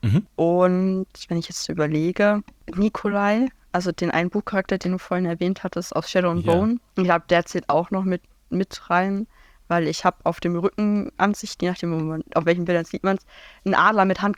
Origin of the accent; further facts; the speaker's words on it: Baden-Württemberg, Germany; Also ich komme aus Baden-Württemberg oder so